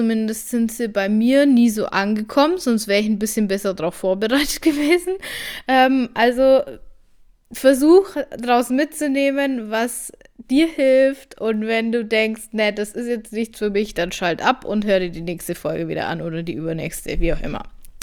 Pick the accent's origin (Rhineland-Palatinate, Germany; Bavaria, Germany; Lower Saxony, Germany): Bavaria, Germany; wie man bei uns in Bayern sagt